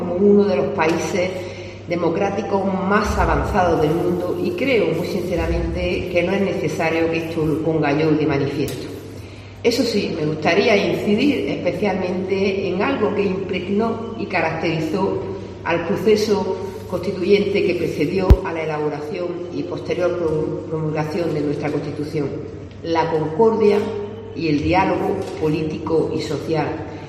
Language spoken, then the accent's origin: Spanish; Motril, Andalusia, Spain; mi deseo como española, andaluza y motrileña que ha crecido al amparo y cobijo del nacimiento de nuestra Carta Magna